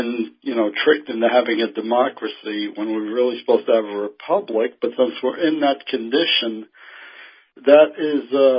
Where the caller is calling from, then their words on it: New York, United States; I'm from Long Island, New York, yes.